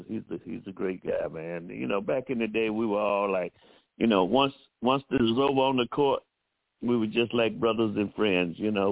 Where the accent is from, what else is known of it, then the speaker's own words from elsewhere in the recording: Miami, Florida, United States; just like I was when I come from Miami to St. Augustine's.